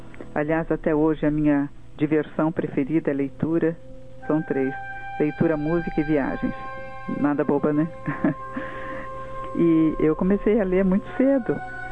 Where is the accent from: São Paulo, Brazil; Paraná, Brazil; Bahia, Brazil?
São Paulo, Brazil; Campos do Jordão; Sou acadêmica da Academia de Letras de Campos do Jordão, minha cidade natal. E estou lá um mês sim, outro não